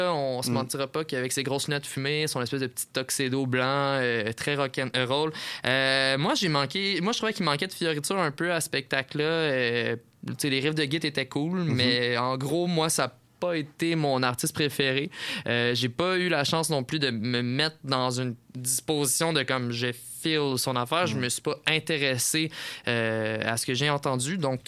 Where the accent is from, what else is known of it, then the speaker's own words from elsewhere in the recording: Quebec, Canada; Nous sommes de la Montérégie et nous avons les mêmes souvenirs d'enfance rattachés à la montagne Saint-Grégoire.